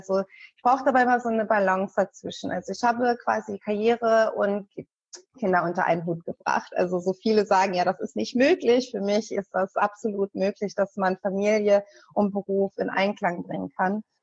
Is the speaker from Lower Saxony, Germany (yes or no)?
yes; Hanover, Lower Saxony, Germany; ich komme zwar aus Hannover und habe auch viele Jahre in Hannover gelebt